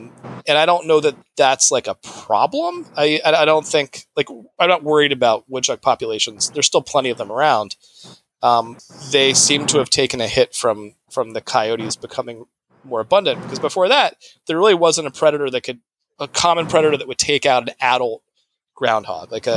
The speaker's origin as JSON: {"language": "English", "region": "Ohio", "country": "United States", "tie": "born or raised there", "said": "I grew up in Central Ohio, and I think of you'd see a bunch of them, like wherever you went."}